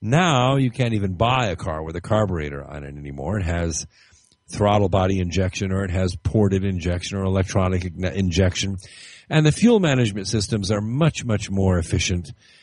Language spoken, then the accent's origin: English; Los Angeles, California, United States; I grew up in Los Angeles, and I can tell you when I was a junior in high school, was very active in sports.